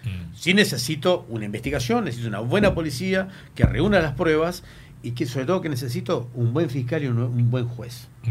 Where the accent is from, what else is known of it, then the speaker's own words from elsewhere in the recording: Chajarí, Entre Ríos, Argentina; born there; yo nací en Chajarí